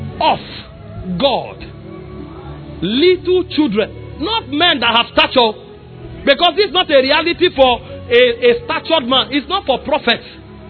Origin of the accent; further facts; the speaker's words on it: Benue, Nigeria; in the flesh I come from Benue, but I'm beyond a Benue man.